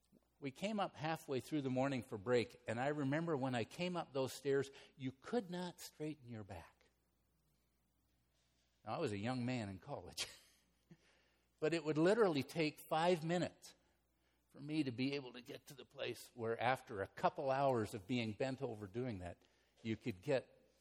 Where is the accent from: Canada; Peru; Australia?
Canada; Peterborough, Ontario; I worked one summer for one of my uncles, a contractor, in my hometown, Peterborough, Ontario, Canada.